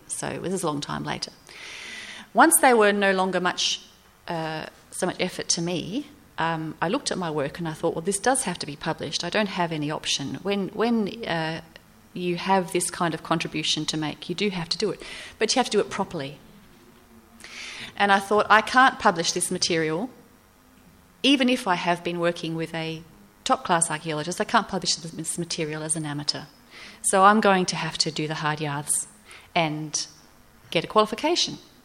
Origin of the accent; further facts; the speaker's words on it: Australia; I'm an Australian mother and housewife. What am I doing down here?